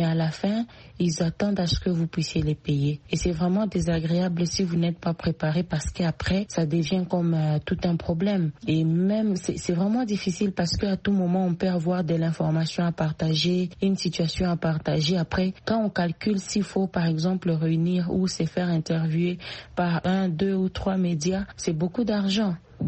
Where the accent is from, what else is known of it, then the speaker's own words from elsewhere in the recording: DR Congo; chez nous en RDC.